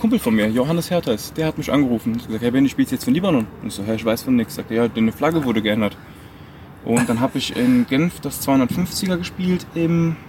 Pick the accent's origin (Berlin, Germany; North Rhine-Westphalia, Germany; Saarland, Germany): Saarland, Germany; Merzig; born there; ich bin in Deutschland geboren, im Saarland, in Herzig, aber meine Eltern sind beide im Libanon geboren.